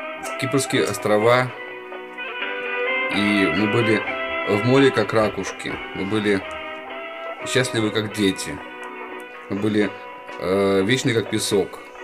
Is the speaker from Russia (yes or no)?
no; Riga, Latvia